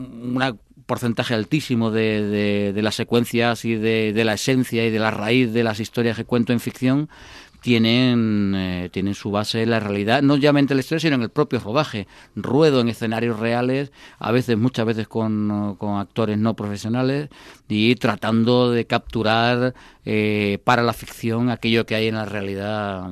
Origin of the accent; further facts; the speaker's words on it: Seville, Andalusia, Spain; born there; also born or lived in Cádiz; now in Madrid, Spain; aunque nací en Sevilla, tengo más, actualmente más raíces en Cádiz, aunque vivo en Madrid desde el año 80, pero bueno, a Cádiz voy cada dos por tres